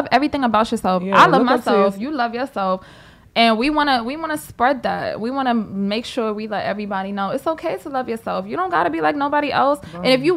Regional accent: Brooklyn, New York, United States; I'm not gonna say our town because I'm from Brooklyn.

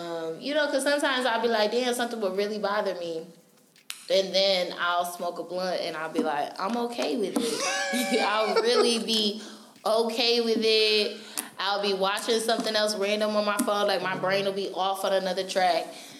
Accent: Rochester, New York, United States; Pie. Rochester, New York.

